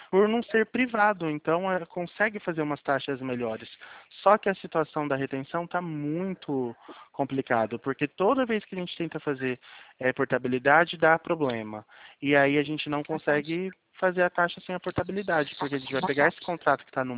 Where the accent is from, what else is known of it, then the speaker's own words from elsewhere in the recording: Álvares Machado, São Paulo, Brazil; Eu sou do interior de São Paulo. Fica aqui Álvares Machado. É perto de Prudente, inclusive, que você citou.